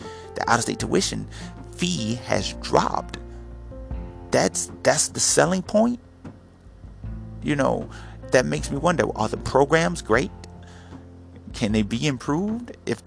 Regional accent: Jackson, United States; Shoot, I'm from Jackson. I left Jackson to come here because of a scholarship

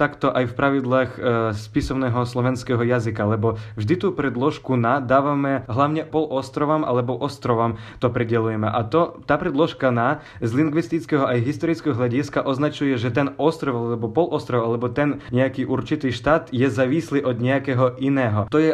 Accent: Ukraine; now in Slovakia; ja som obyčajný študent z Ukrajiny, študujem žurnalistiku na Univerzite Komenského na katedre žurnalistiky.

